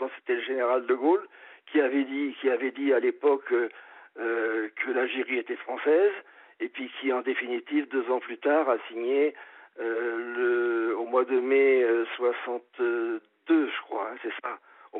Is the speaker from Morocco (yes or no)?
no; France; je suis un bon français. Hein. Je suis français de chousse machin.